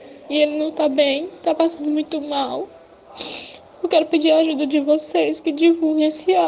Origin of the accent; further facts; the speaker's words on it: São João dos Patos, Maranhão, Brazil; Eu sou de São João dos Patos, Maranhão.